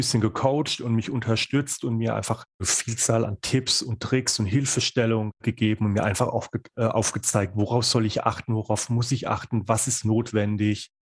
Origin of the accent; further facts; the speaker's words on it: Rhineland-Palatinate, Germany; Ich komme zum Beispiel aus der Pfalz, eine berühmte Weingegend, und habe da auch so den Fable dafür.